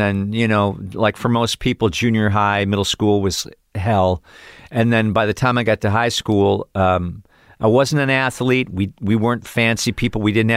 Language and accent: English; Cleveland, Ohio, United States; Cleveland, Ohio.